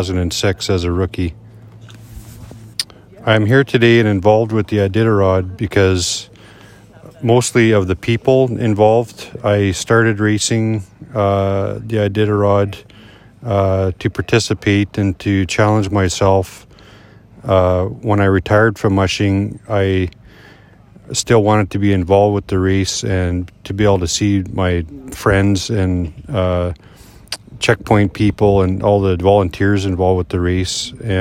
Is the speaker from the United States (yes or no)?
no; Canada; I was born and raised in the Arctic of Canada